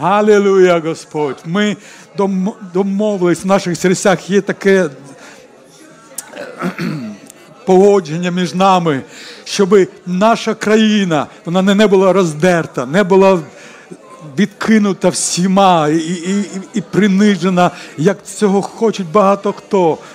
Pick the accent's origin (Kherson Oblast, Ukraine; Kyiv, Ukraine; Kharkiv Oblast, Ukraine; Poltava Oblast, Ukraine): Kyiv, Ukraine; тут я із Києва